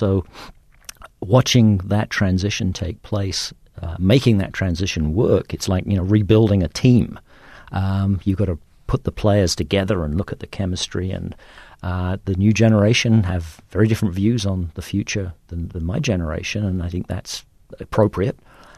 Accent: England, United Kingdom; now in United States; It's hard to say. I mean, we do go back from time to t

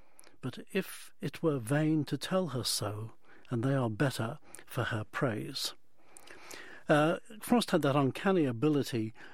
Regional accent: England, United Kingdom; Now, as I grew up in England, November the 5th actually meant something called

